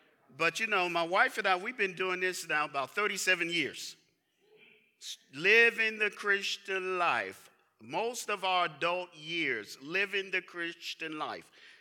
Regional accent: Tallahassee, Florida, United States; So I grew up in Tallahassee, Florida, and we had one tall building. That was the state capitol. Everything else was flat. I moved to New York City, go to the Bronx.

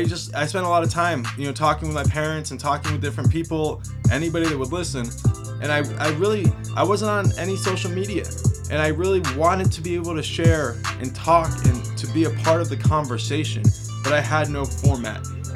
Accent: Oklahoma, United States; We want to share it with people who are in Oklahoma too, because we're from Oklahoma, you know?

